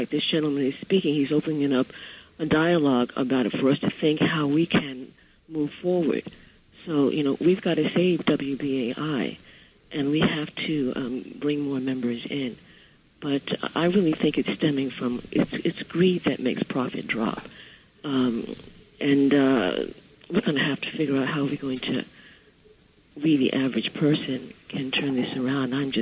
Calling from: Brooklyn, New York, United States; I'm calling from Brooklyn.

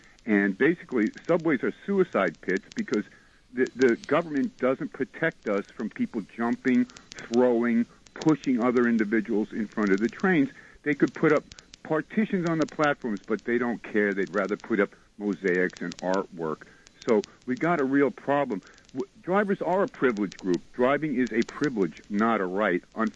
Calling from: White Plains, New York, United States; I'm up in Westchester.

